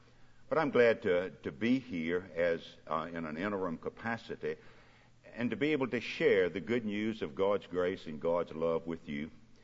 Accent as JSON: {"language": "English", "region": "the South", "country": "United States", "said": "I really didn't know how to answer that, but I fessed up, \"Yes, I'm from the South.\""}